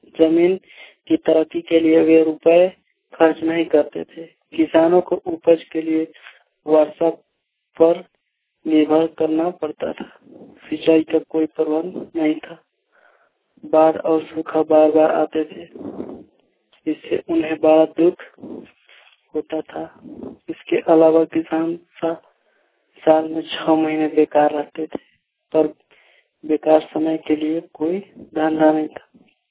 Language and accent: Hindi; Lohargarh, Jharkhand, India; मैं लोहरगढ़ का रहने वाला हूँ और मेरा जिला गढ़वा है।